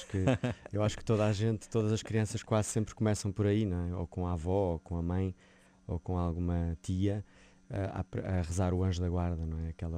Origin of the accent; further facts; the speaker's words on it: Famões, Lisbon, Portugal; Sim, eu nasci em Lisboa e desde muito novo que moro em Famões, ali no Conselho de Odivelas, onde cresci, né, com a minha família, e de onde só saí para entrar no seminário. Portanto, a minha vida foi sempre aqui na Diocese de Lisboa.